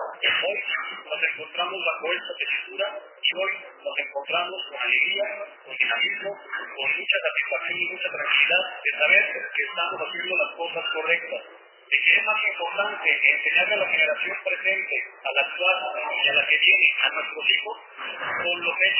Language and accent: Spanish; Guadalupe, Mexico; Hoy me presento como un ciudadano más, como lo que somos todos, de Guadalupe, crecido ahí, donde desarrollé mi primaria, mi secundaria, mi preparatoria, en la universidad, en la UAM, que era lo que en ese momento existía.